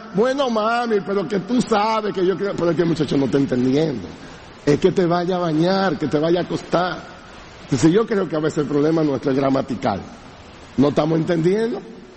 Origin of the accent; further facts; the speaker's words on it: Dominican Republic; como somos todos los dominicanos